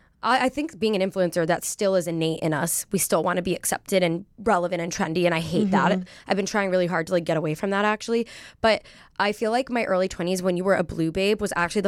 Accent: Pennsylvania, United States; I'm a Pennsylvania mm-hmm. girl.

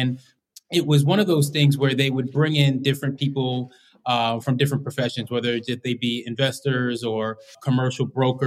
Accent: Long Island, New York, United States; moved away as an adult; I grew up in Long Island, New York. And so I came down to D.C. To attend Howard University.

